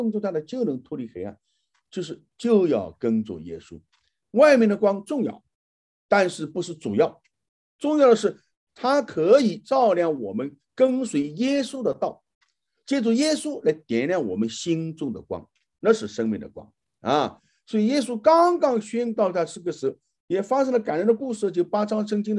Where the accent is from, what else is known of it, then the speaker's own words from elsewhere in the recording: China; 我们中国人也一样啊，我们常常说群众的眼睛是雪亮的